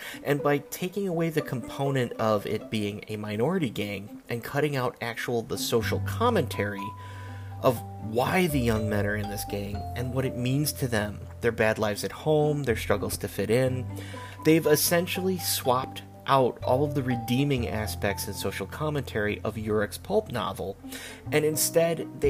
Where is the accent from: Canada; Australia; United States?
United States; Chicago, Illinois; and hey, I'll say it again, I grew up with them in Chicago, so you go after what you know.